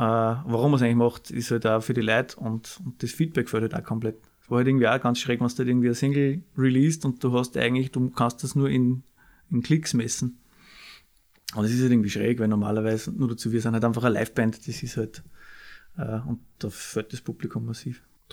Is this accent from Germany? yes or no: no; Kirchschlag, Upper Austria, Austria; bei Linz. Richtig, ja.